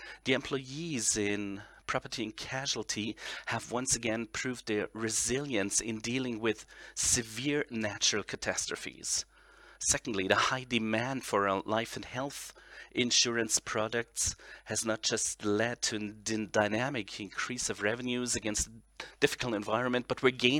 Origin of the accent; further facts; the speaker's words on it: Cologne, North Rhine-Westphalia, Germany; Myself, I hail from Cologne, 20 minutes away from Euskirchen